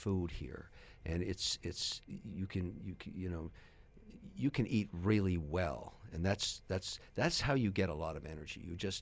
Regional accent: Nicosia, Nicosia District, Cyprus; Famagusta was a beach in Cyprus, and I grew up in Nicosia. I went to the junior school there. And beach culture is, you know, part of the Cypriot Lebanese kind of thing.

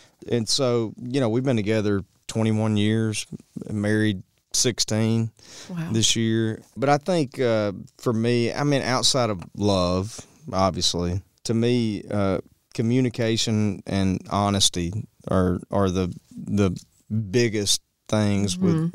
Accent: Arkansas, United States; also born or lived in Nashville, United States; You know, moving home was probably an unpopular thing. When I moved from Nashville back to Arkansas, you know

